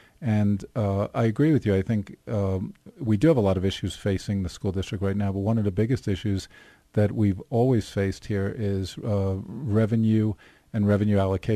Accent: New York, United States; now in Park City, United States; I'm originally from New York.

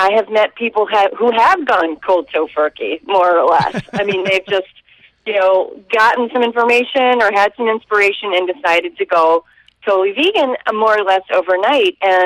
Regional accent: Evansville, Indiana, United States; We played in my hometown of Evansville, Indiana. And, you know, there aren't any vegans in Evansville, or there are very few.

